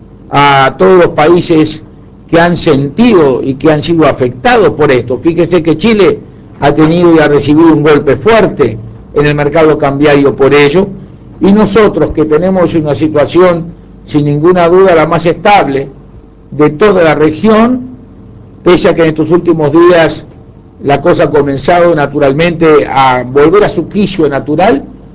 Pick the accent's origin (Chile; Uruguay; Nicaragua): Uruguay; como uruguayo queremos que los países de América prosperen en paz y con equidad y justicia.